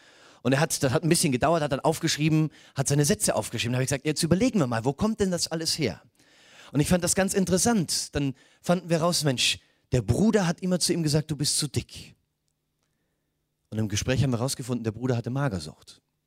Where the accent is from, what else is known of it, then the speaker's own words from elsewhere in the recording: Mühldorf am Inn, Bavaria, Germany; Ich komme aus Mühldorf am Inn, das haben wir gestern schon geklärt, wir können das kurz machen, Mühldorf am Inn ist in Oberbayern.